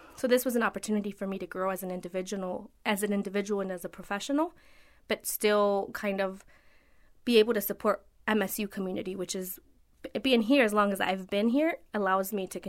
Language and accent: English; Mexico; now in United States; So I'm not originally from the U.S. I am a citizen currently, but I was originally from Mexico, and when I came to the United States, I was a migrant worker.